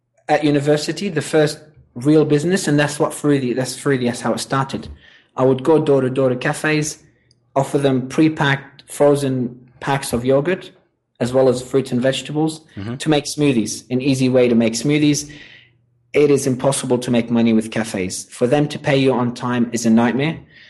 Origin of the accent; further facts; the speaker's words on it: Australia; also born or lived in Lebanon; I've lived in Australia most of my life. I was born in Lebanon in a French school, so you might. Not sure if you sense a bit of French in there. And then I moved from Lebanon to Australia at a very young age.